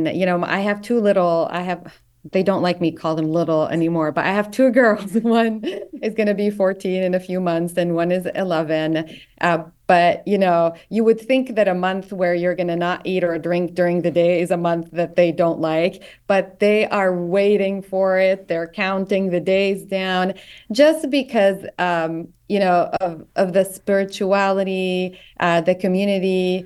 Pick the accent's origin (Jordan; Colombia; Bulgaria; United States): Jordan; Like I grew up mostly in Jordan